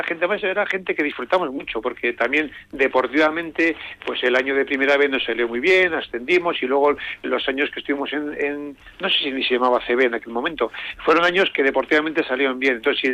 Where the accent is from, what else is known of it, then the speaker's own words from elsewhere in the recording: Bilbao, Basque Country, Spain; nada más nacer en Bilbao, pum